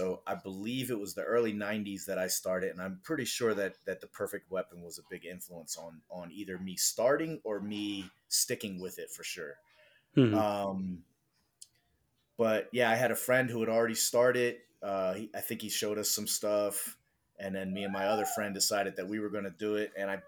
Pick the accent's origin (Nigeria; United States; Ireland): United States; Delaware; So I'm from the East Coast, from Delaware, very close to Philadelphia in Pennsylvania.